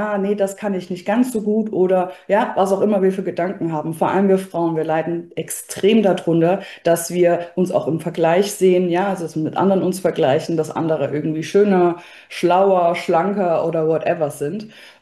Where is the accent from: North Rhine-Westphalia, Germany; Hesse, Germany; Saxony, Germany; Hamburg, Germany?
Saxony, Germany; Leipzig; born there; now in Würzburg, Germany; wohne in Würzburg mit meinem Partner und meiner Hündin Lexi. Und ich bin gebürtig eigentlich aus Leipzig, bin quasi zugezogen